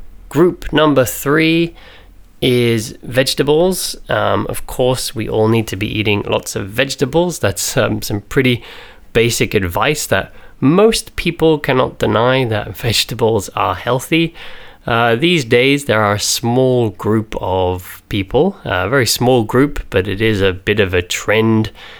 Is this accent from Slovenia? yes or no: no; United Kingdom; I'm British, so I call it porridge.